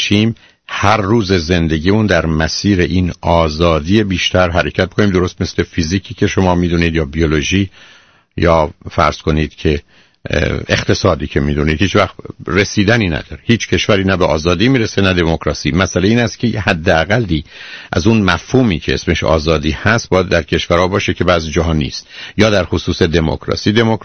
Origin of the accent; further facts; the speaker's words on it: Iran; به عنوان یه ایرانی